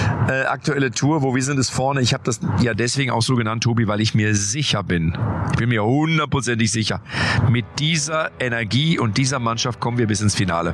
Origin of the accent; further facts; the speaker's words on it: Lippstadt, North Rhine-Westphalia, Germany; Ich weiß gar nicht, ob es Österreicher bei uns in Lippstadt da oben keinen Österreicher.